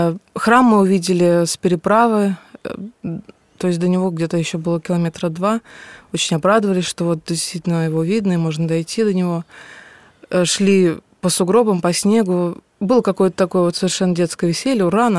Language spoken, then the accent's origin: Russian; Ural, Russia; now in Moscow, Russia; Я даже не то, что житель Москвы, я вообще родом с Урала.